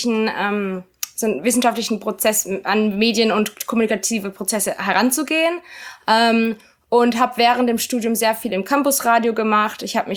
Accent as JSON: {"language": "German", "town": "Karlsruhe", "region": "Baden-Württemberg", "country": "Germany", "tie": "born or raised there", "said": "Ich bin in Karlsruhe aufgewachsen."}